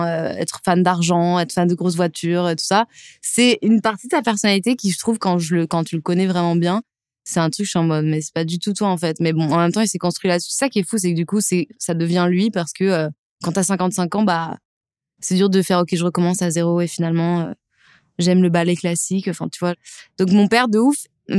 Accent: Lyon, Auvergne-Rhône-Alpes, France; quand j'ai grandi à Lyon. J'ai grandi en banlieue lyonnaise

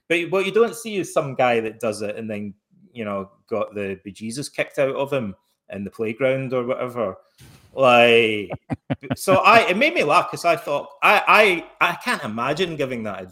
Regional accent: Scotland, United Kingdom; Try growing up in Scotland.

